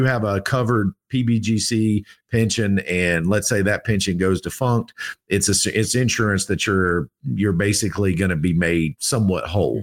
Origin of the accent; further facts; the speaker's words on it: Georgia, United States; Like I'm from Georgia. We are not equipped to handle such things.